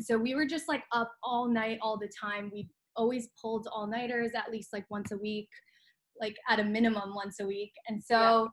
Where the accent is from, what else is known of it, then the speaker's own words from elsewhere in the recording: New Jersey, United States; I grew up in Jersey.